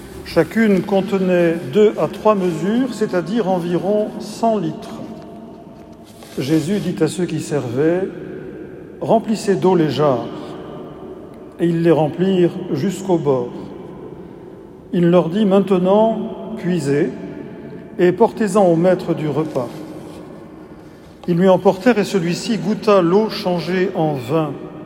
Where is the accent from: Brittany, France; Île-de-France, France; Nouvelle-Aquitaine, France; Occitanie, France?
Brittany, France; comme c'était le cas chez moi en Bretagne